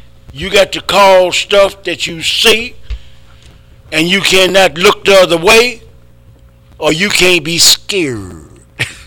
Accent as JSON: {"language": "English", "town": "Evansdale", "region": "Iowa", "country": "United States", "tie": "born or raised there", "said": "I never worked in my hometown. There's a little suburb about 13, 14 miles east of Waterloo."}